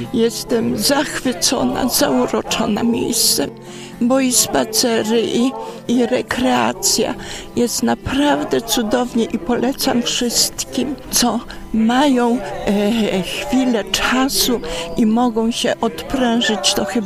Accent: Ostrów Wielkopolski, Greater Poland Voivodeship, Poland; Z Ostrowa Wielkopolskiego.

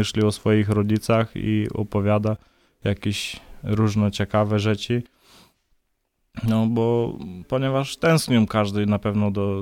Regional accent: Moldova; Polish is a second language; U nas w Mołdawii jest na przykład ciężko z pracą i większości rodzin nie są razem cały czas

